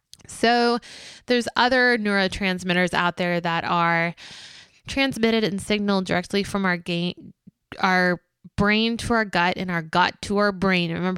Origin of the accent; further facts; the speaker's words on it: Texas, United States; Again, I'm from Texas.